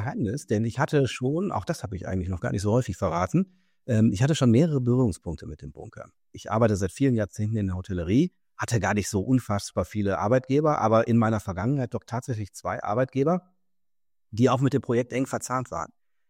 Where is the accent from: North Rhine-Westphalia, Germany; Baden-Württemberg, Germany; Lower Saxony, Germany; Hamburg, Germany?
Hamburg, Germany; als Hamburger